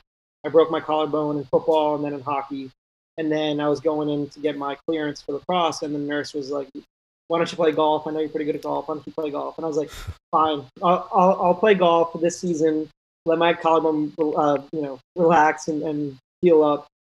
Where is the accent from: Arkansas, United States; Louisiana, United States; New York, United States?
New York, United States; Well, growing up in New York